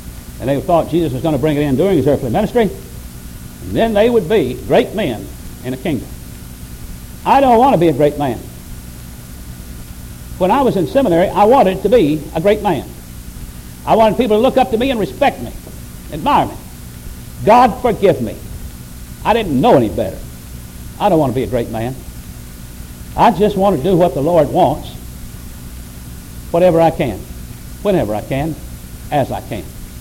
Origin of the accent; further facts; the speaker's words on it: Batesville, Arkansas, United States; I was raised up around Batesville, Arkansas, and they have something up there that's called onyx marble.